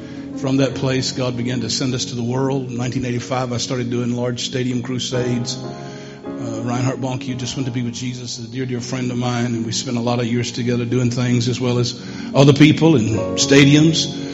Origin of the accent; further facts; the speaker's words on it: Maryland, United States; now in Oklahoma City, United States; I'm from the East Coast. I was raised just outside of D.C. It was my home.